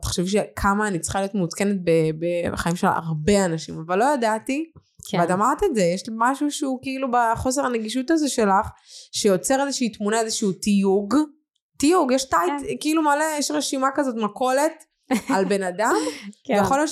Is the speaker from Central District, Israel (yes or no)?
no; Dvira, Southern District, Israel; also born or lived in Jerusalem; אני נולדתי בירושלים. אני נולדתי בירושלים וגדלתי בדבריה.